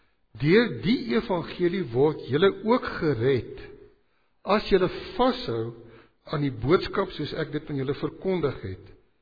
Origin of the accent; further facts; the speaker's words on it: Sabie, Mpumalanga, South Africa; ek het op Sabie groot geword, mama het daar gebly